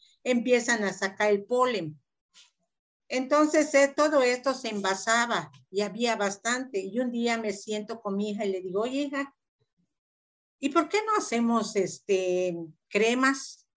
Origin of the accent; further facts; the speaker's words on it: Mérida, Yucatán, Mexico; born there; moved away as an adult; now in Cancún, Mexico; Yo nací en Mérida y ya terminando los estudios me fui a la ciudad de Cancún